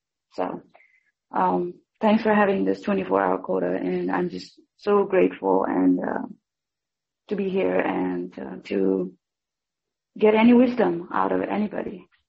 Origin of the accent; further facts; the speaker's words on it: Nepal; You know, I grew up in Nepal